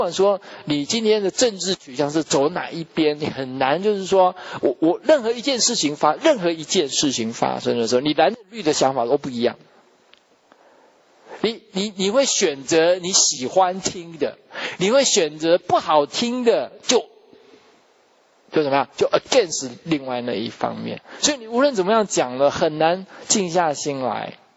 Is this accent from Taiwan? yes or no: yes; Taiwan; 我们从小在台湾长大的，哎呀，到处满街神佛，我从小初一十五的时候就拜拜，然后就从天公啦、土地公啦、各式各样啦，从小就跟着拜